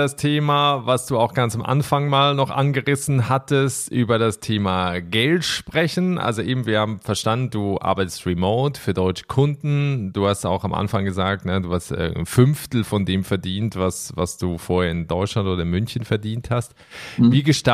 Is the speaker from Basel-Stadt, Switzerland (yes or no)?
yes; Basel, Basel-Stadt, Switzerland; moved away as an adult; also born or lived in Berlin; now in Ireland; Ich bin ja in Basel aufgewachsen, habe dann ganz lange in Berlin gelebt, jetzt eben in Irland.